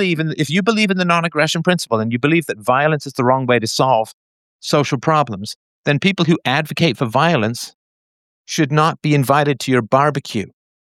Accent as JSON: {"language": "English", "region": "England", "country": "United Kingdom", "tie": "born or raised there", "said": "I mean, I grew up in England, so ostracism is a big thing."}